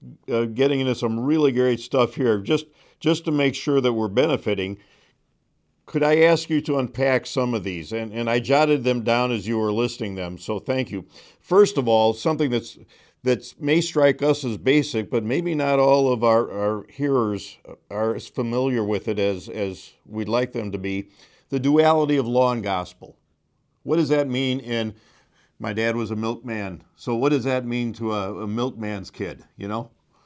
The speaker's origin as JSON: {"language": "English", "region": "Midwest", "country": "United States", "tie": "born or raised there", "said": "and admittedly I grew up in the Midwest."}